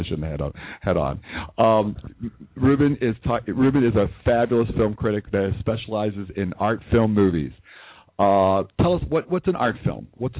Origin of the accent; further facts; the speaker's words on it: Midwest, United States; now in Fort Lauderdale, United States; I'm from the Midwest even, so I'm even a foreigner in Fort Lauderdale.